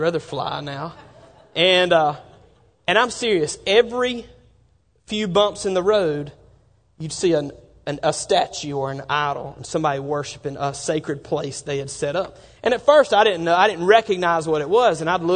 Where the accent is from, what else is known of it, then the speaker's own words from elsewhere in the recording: Bible Belt, United States; And, growing up in the Bible Belt, that's one of the first times I'd ever really been out in an area like that.